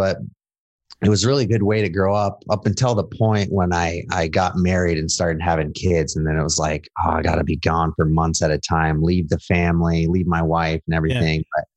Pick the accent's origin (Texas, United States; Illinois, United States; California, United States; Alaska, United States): Alaska, United States; And so I actually was born and raised in Alaska, and my dad grew up fishing with his dad. Then I grew up fishing with my dad.